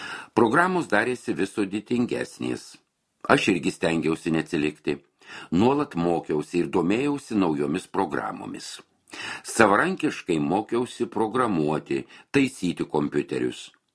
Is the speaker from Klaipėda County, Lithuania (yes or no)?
no; Panevėžys County, Lithuania; Gimiau ir augau Pasvalio rajone. Ten baigiau ir pradinę mokyklą. Vidurinį mokslą tiesiog Panevėžyje, suaugusiųjų aklųjų vidurinėje mokykloje.